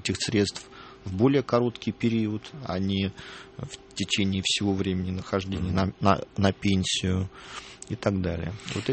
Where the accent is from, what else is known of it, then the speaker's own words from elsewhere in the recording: Moscow, Russia; Да, вырос в Москве, конечно.